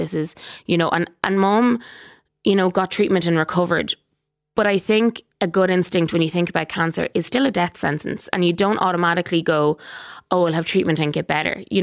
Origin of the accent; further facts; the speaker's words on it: Ireland; As an Irish people